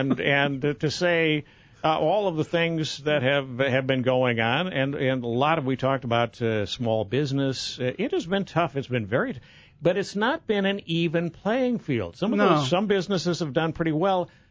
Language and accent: English; Decorah, Iowa, United States; I grew up in Decorah. Decorah Decorah felt like home when I lived there, but that's a long time ago.